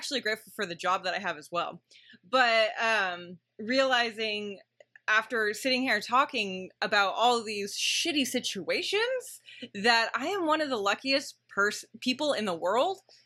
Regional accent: United States; born there; So I'm grateful that I was born in America.

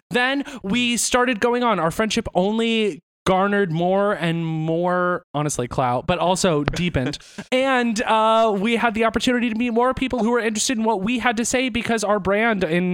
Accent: Florida, United States; I am from an undisclosed in location in Central Florida

